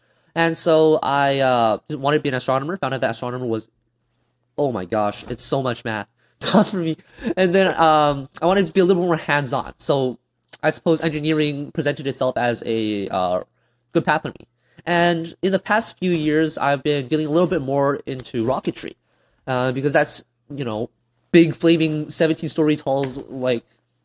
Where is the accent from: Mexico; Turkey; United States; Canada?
Canada; Surrey, British Columbia; I'm from Surrey, BC, and I like rockets.